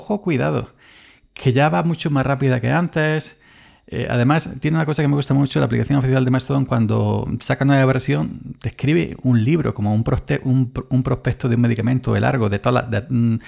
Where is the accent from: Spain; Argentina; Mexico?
Spain; Andalusia; Hola, soy andaluz